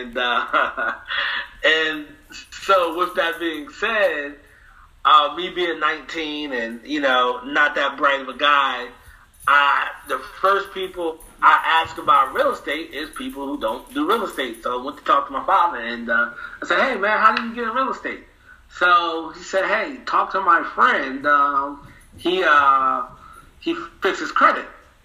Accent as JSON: {"language": "English", "town": "Elizabeth", "region": "New Jersey", "country": "United States", "tie": "born or raised there", "moved": "as an adult", "lives_now": "Charlotte, United States", "said": "All right, so background, born and raised in New Jersey. I've been in Charlotte since 2008."}